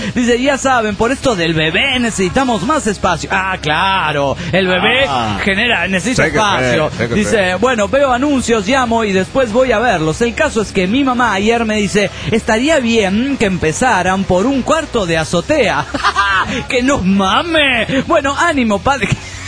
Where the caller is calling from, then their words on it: Olavarría, Buenos Aires Province, Argentina; Soy la muchacha de Olavarría, Argentina.